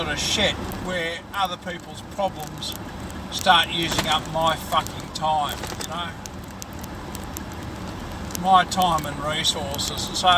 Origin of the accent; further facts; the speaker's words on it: United Kingdom; Because we are British, and British people are superior.